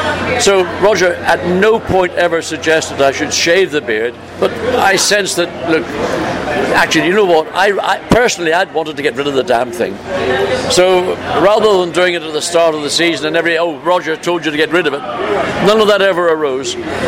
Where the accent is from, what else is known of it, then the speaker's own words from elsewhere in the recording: Northern Ireland, United Kingdom; Well, I grew up in Northern Ireland